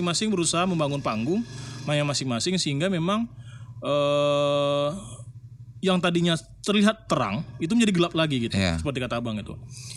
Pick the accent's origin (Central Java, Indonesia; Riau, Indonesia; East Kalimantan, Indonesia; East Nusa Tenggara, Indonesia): Riau, Indonesia; Pekanbaru; kita dari Riau, dari Pekanbaru sendiri pun memang belum siap